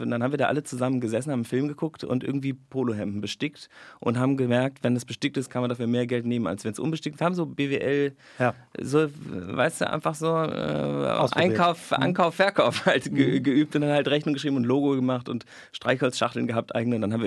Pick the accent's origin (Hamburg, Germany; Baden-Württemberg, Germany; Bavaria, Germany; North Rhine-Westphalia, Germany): Hamburg, Germany; born there; ich bin in Hamburg geboren